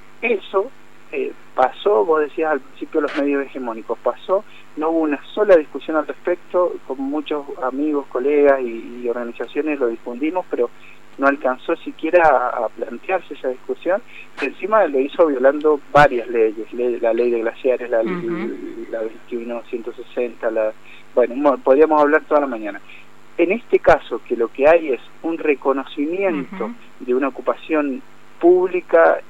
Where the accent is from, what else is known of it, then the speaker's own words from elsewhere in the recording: Malargüe, Mendoza, Argentina; yo soy de Malargüe